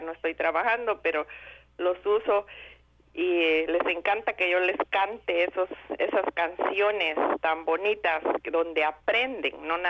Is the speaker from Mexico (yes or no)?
yes; Mexico; moved away as an adult; now in United States; cuando yo vine de México a trabajar acá. En México soy maestra de educación primaria y vine acá a los Estados Unidos